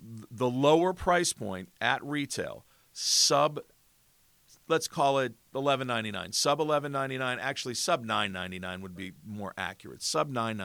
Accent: Rust Belt, United States; as a 59-year-old dude, born and raised in the Rust Belt, corn-fed white boy, as I like to call myself

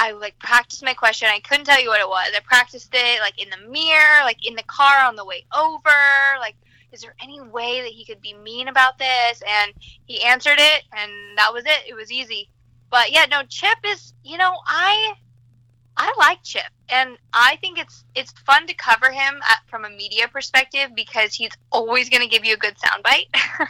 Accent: Oregon, United States; Nobody ever said I'm actually from Oregon because I'm not weird.

